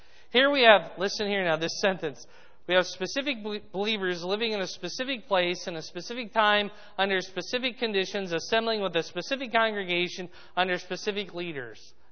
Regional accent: Arizona, United States; born there; also born or lived in Fort Dodge / Cedar Rapids / Georgia / Indianapolis; I was born in Arizona. I lived in Fort Dodge, Cedar Rapids. I've lived in Georgia and Indianapolis, and I'm here.

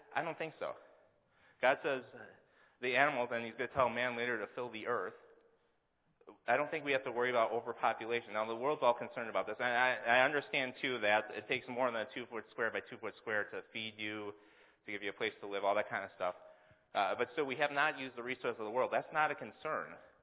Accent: Wisconsin, United States; I'm from Wisconsin, okay, so I'm going to use an illustration from Wisconsin.

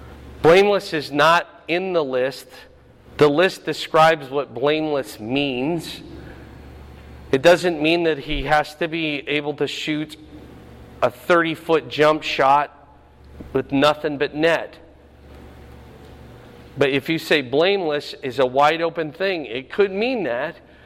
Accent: Fort Dodge, Iowa, United States; I grew up in Fort Dodge, and I lost count of how many men went from that church

